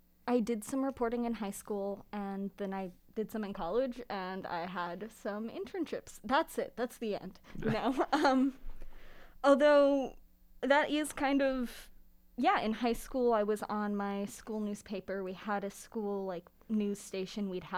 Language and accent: English; New York, United States; I'm from New York. I'm from Long Island. Yeah, I grew up there near the city. It's a very different place. It was a suburb of the city